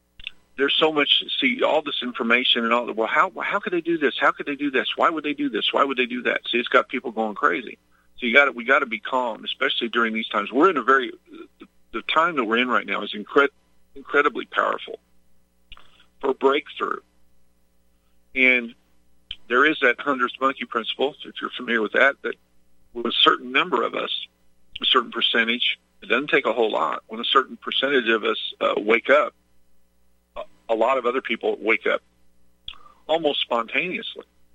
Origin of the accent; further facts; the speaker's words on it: Midwest, United States; I grew up in the Midwest, in the Bible Belt. Some say the city where I was from was the belt buckle of the Bible Belt.